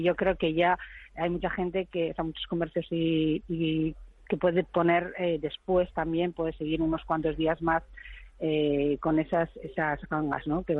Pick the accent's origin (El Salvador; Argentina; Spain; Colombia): Spain; Bilbao, Basque Country; De tal manera somos de Bilbao.